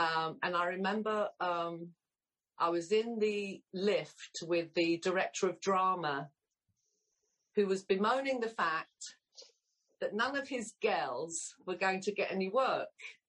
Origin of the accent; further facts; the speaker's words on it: London, United Kingdom; accent: Cockney; I'm a Cockney. I'm actually a real Cockney. I was born in the East End within the sound of the Bow Bells.